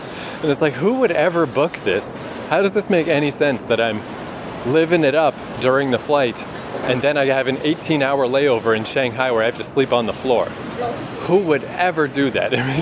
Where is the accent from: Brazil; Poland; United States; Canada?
Canada; They don't care that I'm from Canada.